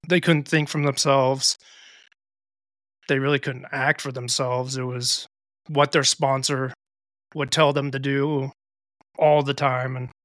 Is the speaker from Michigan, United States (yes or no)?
no; Utah, United States; I grew up in Utah and it was nothing but religion.